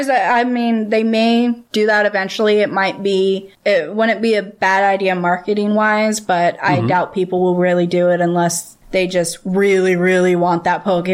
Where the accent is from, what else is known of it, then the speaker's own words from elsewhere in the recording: Crescent City, California, United States; Even out here, I still have... I'm from Crescent City.